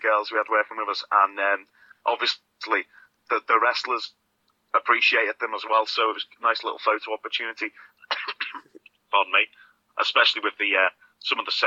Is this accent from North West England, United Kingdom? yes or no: yes; Wirral, North West England, United Kingdom; And obviously I met him, and it turned out we're both from the Wirral.